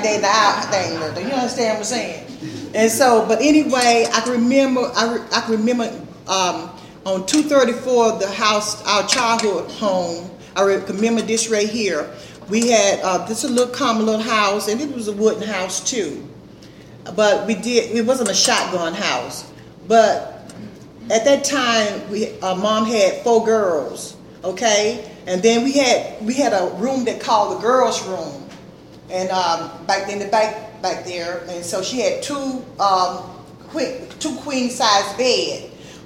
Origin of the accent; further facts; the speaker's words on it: Apalachicola, Florida, United States; I'm from Apalachicola.